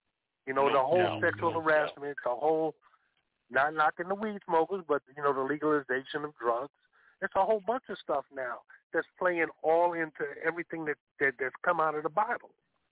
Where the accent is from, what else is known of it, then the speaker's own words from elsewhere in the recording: Harlem, New York, United States; growing up in Harlem and everything else, I've seen decapitated bodies.